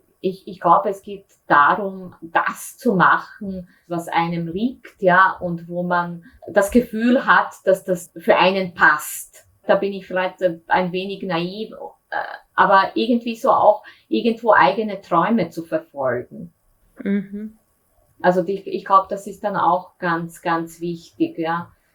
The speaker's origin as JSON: {"language": "German", "town": "Sarajevo", "region": "Sarajevo Canton", "country": "Bosnia & Herzegovina", "moved": "as an adult", "lives_now": "Vienna, Austria", "said": "Weil nach der Matura bin ich nach Wien gekommen, bin auch da geblieben."}